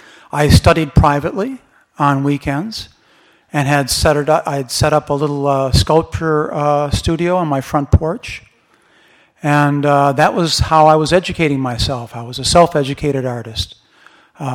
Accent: Grand Rapids, Michigan, United States; I grew up in Grand Rapids, Michigan.

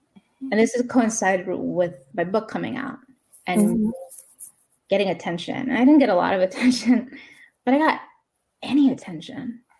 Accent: Queens, New York, United States; My family's from Queens, you mm-hmm. know, I grew up in Queens.

